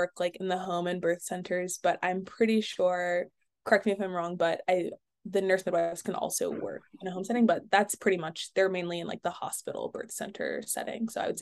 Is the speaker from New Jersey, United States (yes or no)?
yes; New Jersey, United States; Yeah, so I'm from New Jersey